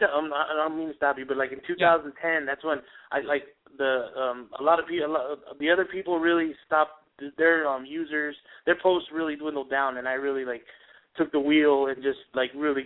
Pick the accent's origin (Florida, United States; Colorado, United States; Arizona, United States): Arizona, United States; Tucson; I'm from Tucson.